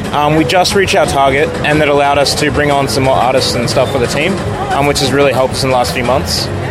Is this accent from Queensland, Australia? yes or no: yes; Queensland, Australia; No, I'm from Queensland, but we're all developing in Canberra at th